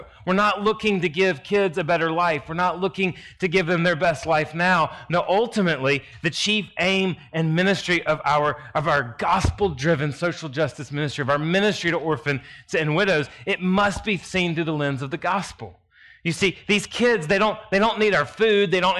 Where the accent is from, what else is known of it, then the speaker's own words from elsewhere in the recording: Alabama, United States; As your pastor said, I am a hick from Alabama, and I am a well-cultured hick, though I will tell you.